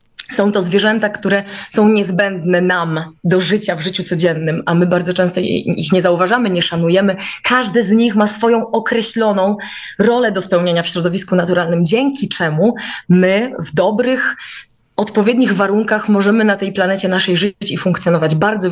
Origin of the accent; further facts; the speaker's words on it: Jabłonka, Lesser Poland, Poland; ponieważ ja po prostu pochodzę z małej wsi. Jabłonka to jest pod Babią Górą.